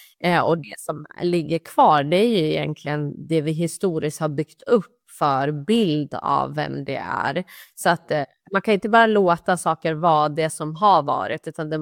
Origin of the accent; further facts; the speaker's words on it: Sundsvall, Västernorrland County, Sweden; moved away as an adult; now in Gothenburg, Sweden; jag är uppvuxen i Sundsvall, så att jag har egentligen mitt nätverk i Norrland. Och när jag flyttade ner till Göteborg